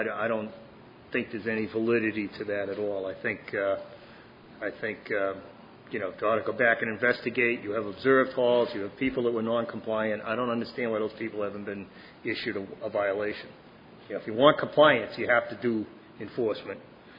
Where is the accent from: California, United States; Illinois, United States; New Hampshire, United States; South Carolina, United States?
New Hampshire, United States; Seabrook; I'm from Seabrook Hampton.